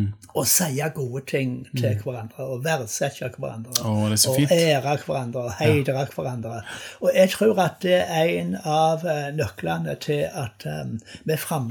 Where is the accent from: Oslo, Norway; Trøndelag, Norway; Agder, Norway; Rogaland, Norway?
Rogaland, Norway; Gandal; Jeg kommer fra en plass som heter Gandal. Ja. På Jæren. Det er sør for Sandnes, og der vokste jeg opp i en kristenheim, og var med i et flott bedehusmiljø.